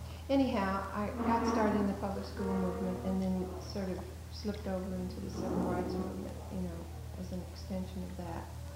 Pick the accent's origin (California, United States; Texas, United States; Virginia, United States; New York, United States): Virginia, United States; Danville; also born or lived in Ohio; But I'm really from Virginia, from Danville.